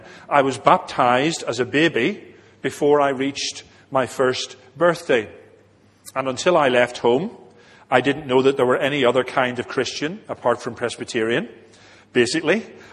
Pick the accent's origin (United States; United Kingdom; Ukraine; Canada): United Kingdom; Belfast, Northern Ireland; born there; I was born in Belfast into a Christian home. My parents were Presbyterians. My father was an ordained lay elder in the Presbyterian Church.